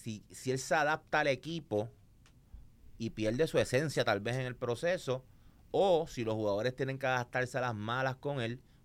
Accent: Ponce, Puerto Rico; Pues un postgame más para Ponce, porque obviamente soy de Ponce.

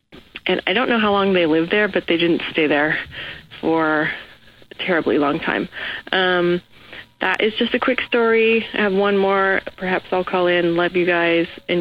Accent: Los Angeles, California, United States; I'm from Los Angeles.

